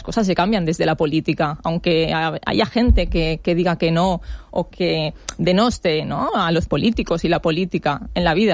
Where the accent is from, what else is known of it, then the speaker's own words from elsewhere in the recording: Benidorm, Valencian Community, Spain; Soy de Benidorm, sí.